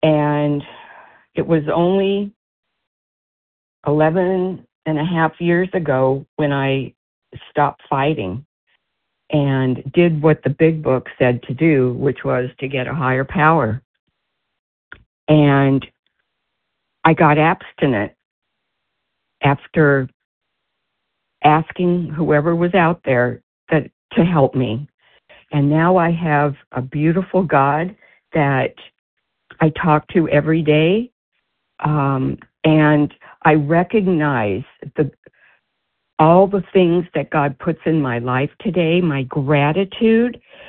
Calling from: Philadelphia, Pennsylvania, United States; Oh, I'm calling from Philly.

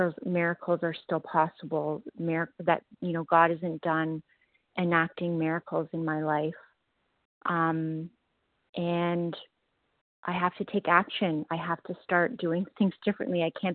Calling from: Ontario, Canada; from Ontario, Canada.

